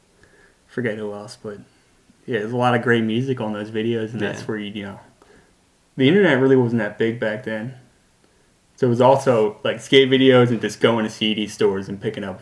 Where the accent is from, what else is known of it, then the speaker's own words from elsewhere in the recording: Havertown, Pennsylvania, United States; also born or lived in Broomall; I lived in Broomall till I was three. Then I moved to Havertown. Been there ever since.